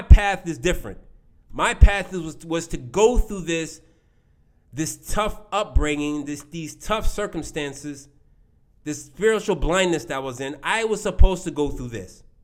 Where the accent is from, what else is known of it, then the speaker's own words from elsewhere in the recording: La Plata, Maryland, United States; So we both grew up in Maryland. I grew up in La Plata.